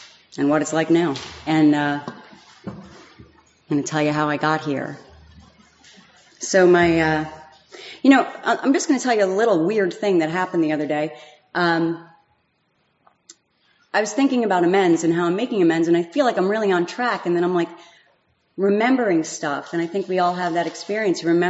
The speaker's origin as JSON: {"language": "English", "region": "New Jersey", "country": "United States", "tie": "born or raised there", "said": "I grew up in North Jersey. Typical."}